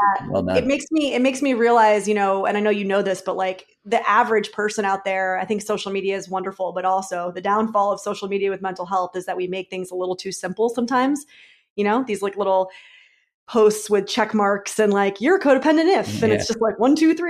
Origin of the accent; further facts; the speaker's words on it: New York, United States; Too, like, I'm a New Yorker, and so there's a little bit of that edge.